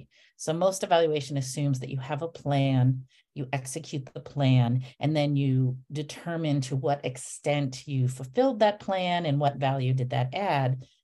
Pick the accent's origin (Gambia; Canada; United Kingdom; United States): United States; New Hampshire; I'm a white woman and I was raised in New Hampshire.